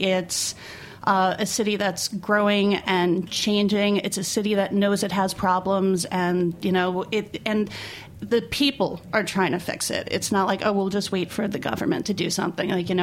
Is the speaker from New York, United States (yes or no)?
yes; New York City, New York, United States; You know, I grew up in New York City, and I think everyone's talked enough about how New York City has changed